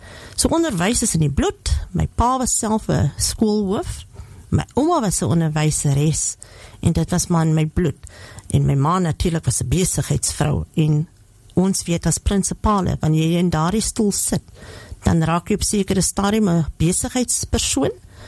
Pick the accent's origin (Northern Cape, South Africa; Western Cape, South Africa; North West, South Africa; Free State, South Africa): Western Cape, South Africa; Paarl; Gebore en getoe in die Parel, amper 60 jaar gelede